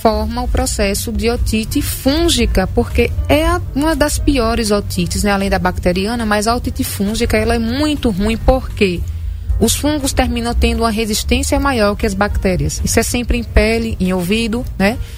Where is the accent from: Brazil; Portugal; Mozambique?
Brazil; Pão de Açúcar, Alagoas; E sou ribeirinha, sou do Pão de Açúcar, né?